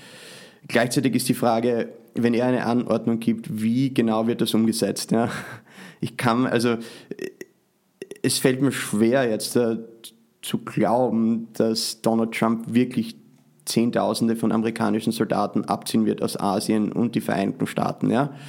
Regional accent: Austria; now in United States; Also Sie meinen, weil ich als Österreicher in den

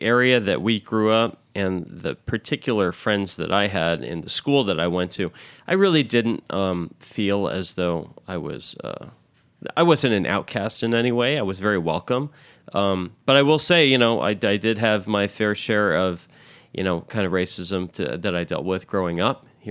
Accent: Louisville, Kentucky, United States; So I ended up growing up for the better part of my life in Louisville.

